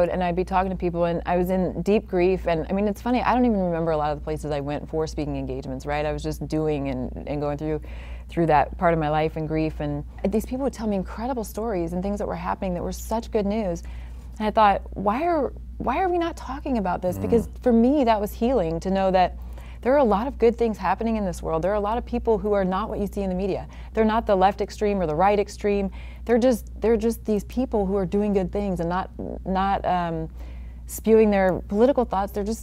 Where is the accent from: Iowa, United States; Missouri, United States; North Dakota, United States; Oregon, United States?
Oregon, United States; No, I grew up in Oregon.